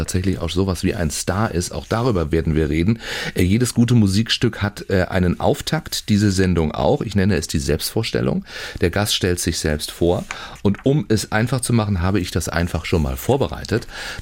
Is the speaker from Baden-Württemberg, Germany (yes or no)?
yes; Baden-Baden, Baden-Württemberg, Germany; Ich bin ja tatsächlich auch Exil-Schleswig-Holstein. Ich bin ja in Baden-Baden groß geworden.